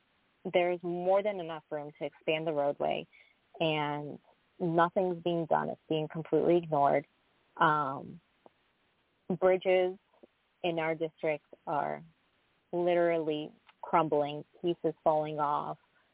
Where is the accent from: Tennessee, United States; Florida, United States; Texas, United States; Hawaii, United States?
Florida, United States; I mean, I grew up down in Florida.